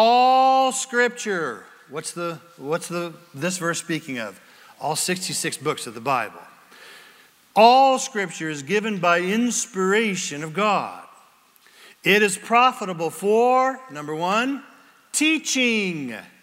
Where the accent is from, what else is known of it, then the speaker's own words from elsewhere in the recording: Ireland; I'm angry because I'm Irish. I just pulled that out of the air. My Irish people, don't write me.